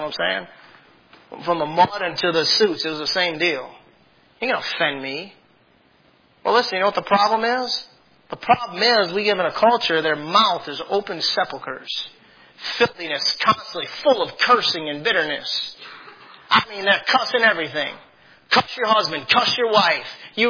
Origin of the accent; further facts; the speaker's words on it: Brighton, Michigan, United States; No, I'm from Brighton.